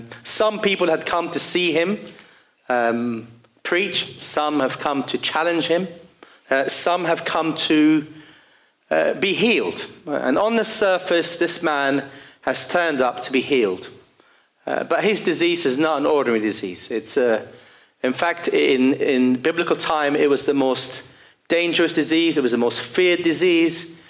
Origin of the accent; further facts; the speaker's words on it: Lebanon; I was growing up in Lebanon